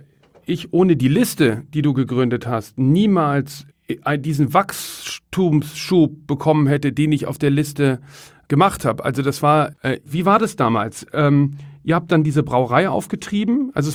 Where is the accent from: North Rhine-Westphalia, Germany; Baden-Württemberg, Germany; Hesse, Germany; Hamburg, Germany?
North Rhine-Westphalia, Germany; Cologne; Ich komme ja ursprünglich aus Köln.